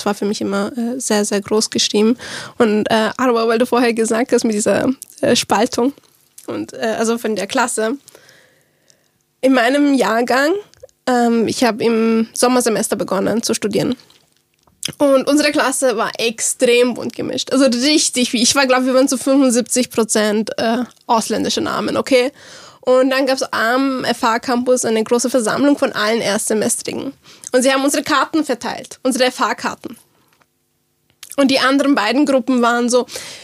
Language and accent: German; Germany; born there; Albanerin und Viertel Bosnierin, aber ich kann halt nur Türkisch. Es ist so, und ich bin in Deutschland geboren und jetzt lebe ich hier